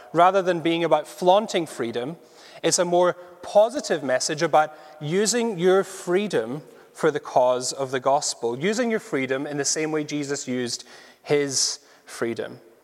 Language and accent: English; Glasgow, Scotland, United Kingdom; now in Edinburgh, United Kingdom; I'm originally from Glasgow, then came to Edinburgh 2011.